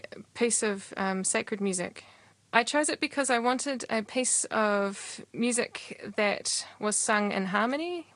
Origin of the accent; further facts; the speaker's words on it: Christchurch, Canterbury, New Zealand; also born or lived in Wellington; I was born and raised in Christchurch and have experiences singing in the Basilica and also in the Our Lady of Fatima Church as well.